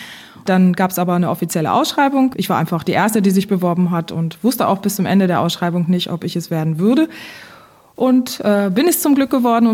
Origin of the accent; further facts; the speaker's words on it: Hankensbüttel, Lower Saxony, Germany; Ich bin in Hackensbüttel aufgewachsen, in einer kirchlich sehr aktiven Familie